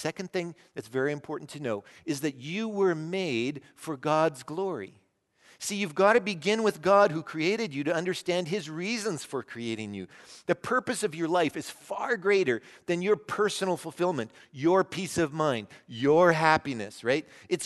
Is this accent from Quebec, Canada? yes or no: no; Medicine Hat, Alberta, Canada; born there; I was born in Medicine Hat.